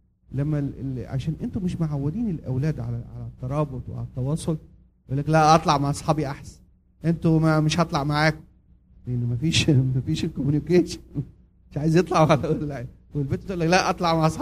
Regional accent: Egypt; now in Nashville, United States; يمكن هنا احنا مصريين في ناشفيل لكن مدلعين الاولاد بطريقه زياده

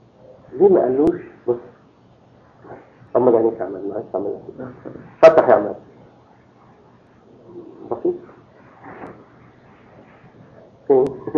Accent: Egypt; يعني مثلا كان عندنا في مصر ايه واحد يقول الثاني تسميم

